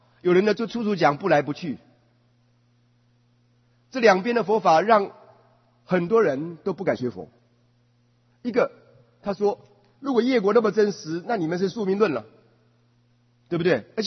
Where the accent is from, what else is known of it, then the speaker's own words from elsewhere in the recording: Daxi, Taoyuan, Taiwan; now in Taipei, Taiwan; 我是台湾人，然后呢我们两个都共同搬到台北